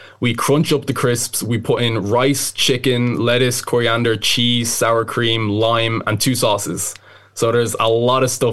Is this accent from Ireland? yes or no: yes; Blessington, Leinster, Ireland; I'll be walking around my hometown Blessington